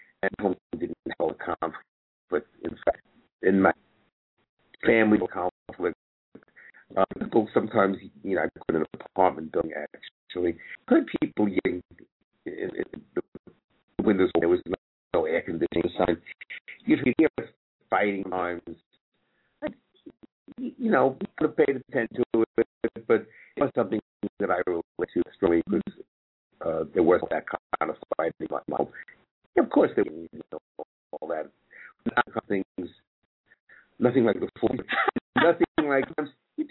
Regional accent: Bronx, New York, United States; Yes, I grew up in the Bronx.

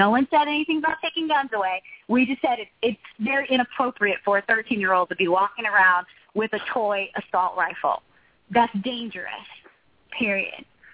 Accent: Texas, United States; I'm from Texas, born and raised in Texas.

